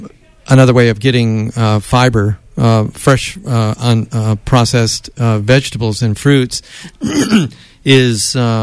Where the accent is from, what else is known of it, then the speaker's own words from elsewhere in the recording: Chico, California, United States; I say almonds because I'm from Chico.